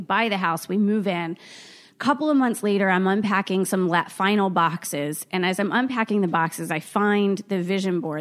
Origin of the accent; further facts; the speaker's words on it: Baltimore, Maryland, United States; moved away as an adult; now in Boca Raton, United States; I'm a Baltimore girl, you know, born and raised in the Baltimore area.